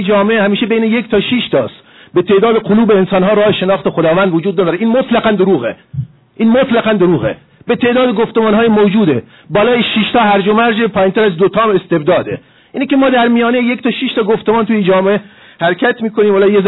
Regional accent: Iran; ما ایرانی هستیم،

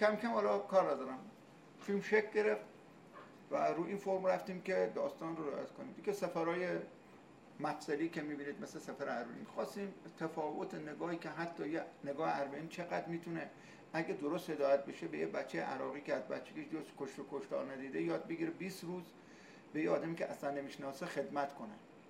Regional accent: Abadan, Khuzestan, Iran; ما چون آبادانی هستیم

